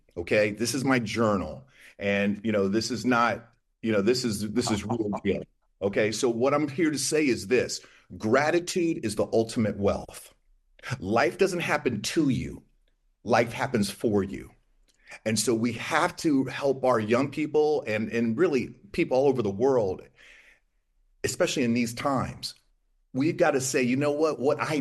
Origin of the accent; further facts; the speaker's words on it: East Coast, United States; I'm from the East Coast.